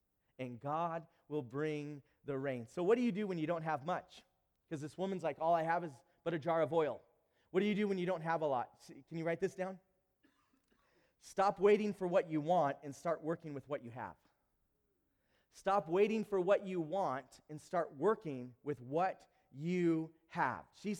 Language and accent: English; San Bernardino, California, United States; I'm from San Bernardino, California.